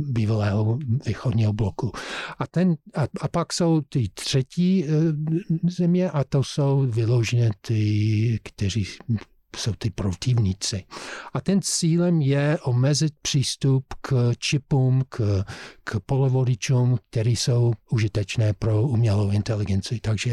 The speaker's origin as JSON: {"language": "Czech", "country": "United States", "tie": "born or raised there", "second_language": "Czech", "said": "Já jsem Američan, jsem vyrůstal v Americe, v republikánské rodině"}